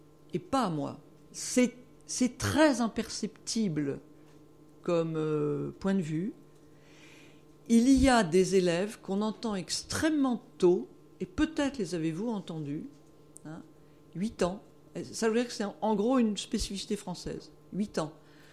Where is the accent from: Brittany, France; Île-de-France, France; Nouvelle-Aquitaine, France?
Brittany, France; Enfin, moi je suis bretonne, hein, je vois bien ce que c'est